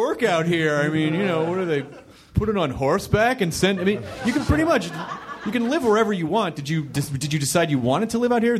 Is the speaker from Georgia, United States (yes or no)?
no; Louisville, Kentucky, United States; born there; I was born in Louisville.